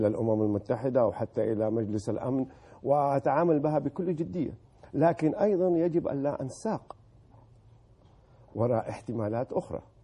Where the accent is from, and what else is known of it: Saudi Arabia